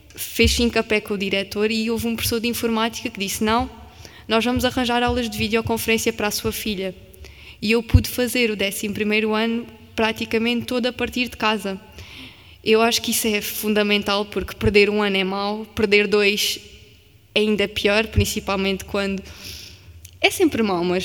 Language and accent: Portuguese; Beja, Portugal; A minha família mudou-se toda para cá. Eu sou de Beja, não sou de Lisboa.